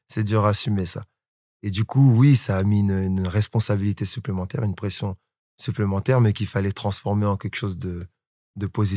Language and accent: French; Colombes, Île-de-France, France; Moi, je suis originaire de Colombes, donc de la banlieue.